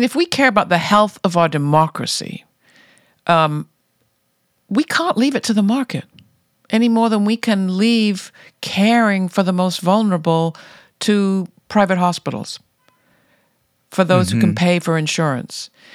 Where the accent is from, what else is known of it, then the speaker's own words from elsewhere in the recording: England, United Kingdom; I grew up in England